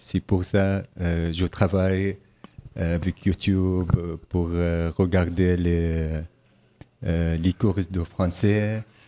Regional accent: Iraq; French is a second language; moved away as an adult; now in France; Oui, je suis irakien.

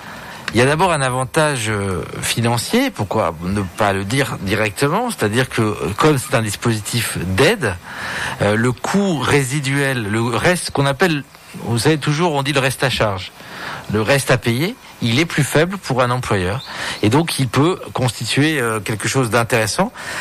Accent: Clermont-Ferrand, Auvergne-Rhône-Alpes, France; Moi, je suis auvergnat d'origine. J'ai grandi à Clermont-Ferrand, dans un quartier qui d'ailleurs relève de la poétique de la ville.

